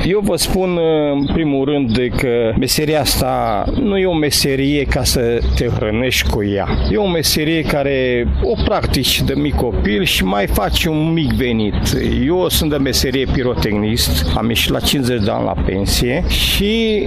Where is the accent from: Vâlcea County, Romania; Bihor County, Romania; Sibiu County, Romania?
Vâlcea County, Romania; Băbeni; sunt din orașul Bobeni, în județul Vâlcea.